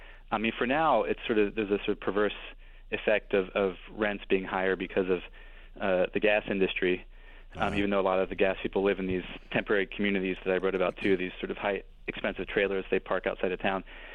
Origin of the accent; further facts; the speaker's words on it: Belgium; now in United States; I think I grew up in Belgium, and I think that's a huge difference between Europeans and Americans. And my friends I went to high school with at a Belgian public high school all still live in Brussels.